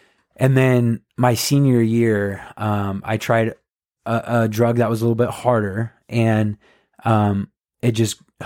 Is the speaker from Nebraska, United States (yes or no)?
yes; Grand Island, Nebraska, United States; By the way, if people don't know, we're from Grand Island. So stayed in Grand Island and went to Central Community College.